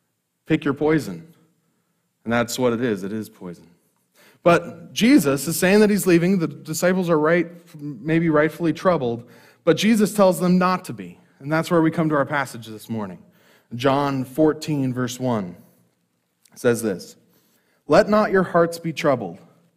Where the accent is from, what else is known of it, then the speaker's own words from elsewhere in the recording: Great Falls, Montana, United States; I'm from Great Falls, Montana, grew up there, came out here to go to Crown College, met a beautiful girl, married her, and then am now here as a worship pastor at Living Rock.